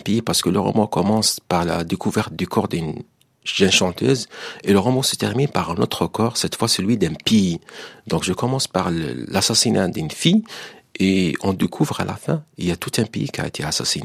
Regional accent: Algeria; Moi-même, je suis algérien, je suis né, j'ai grandi, j'ai vécu en Algérie, je connais tous les détails de l'Algérie

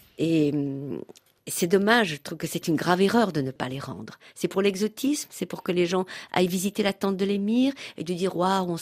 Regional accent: Algeria; now in France; je suis née dans l'Algérie coloniale, que j'ai grandi dans l'Algérie indépendante et que je suis en France depuis plusieurs années maintenant et que je suis une femme des deux mondes.

